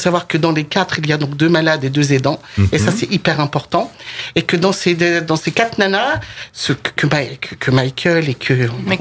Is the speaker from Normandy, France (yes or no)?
yes; Normandy, France; je suis normande et je crois que ça doit couler un petit peu dans mes veines. Normande est fière.